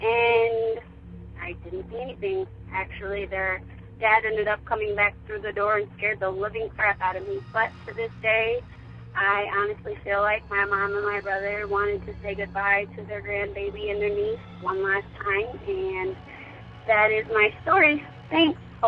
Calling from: Michigan, United States; I am calling from Michigan. I'm a new listener, but I felt compelled to call and share my story.

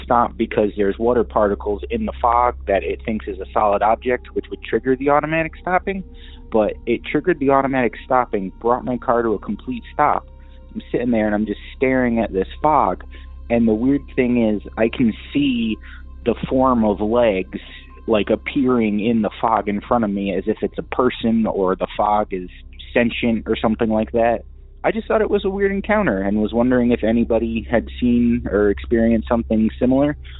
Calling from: Cheshire, Connecticut, United States; I'm calling from Cheshire, Connecticut.

